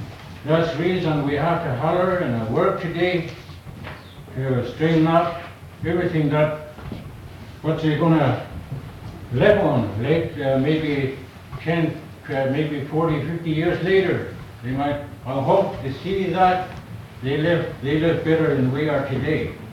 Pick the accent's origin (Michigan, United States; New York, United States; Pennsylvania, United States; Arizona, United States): Arizona, United States; And, I was born here in Arizona, born and raised here.